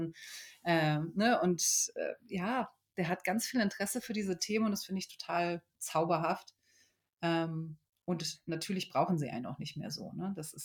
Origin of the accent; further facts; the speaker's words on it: Berlin, Germany; Also ich bin ja ursprünglich aus Berlin, bin da auch geboren.